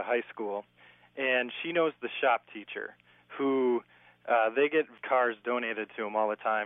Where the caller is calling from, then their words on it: Olympia, Washington, United States; I'm from Olympia, Washington.